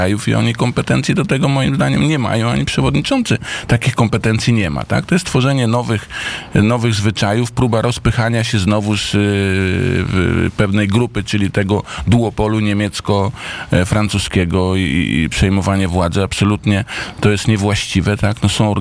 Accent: Tricity, Pomeranian Voivodeship, Poland; zarówno przewodniczący Chorała, jak i ja jesteśmy z Trójmiasta

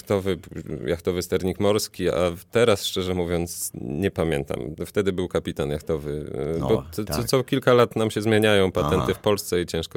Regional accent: Warsaw, Masovian Voivodeship, Poland; jestem warszawiakiem.

